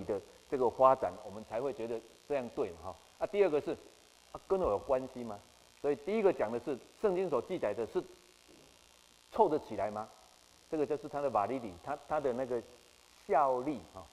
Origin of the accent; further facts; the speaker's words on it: Changhua County, Taiwan; 现在回去彰化，那棵树就被为了开马路就被移植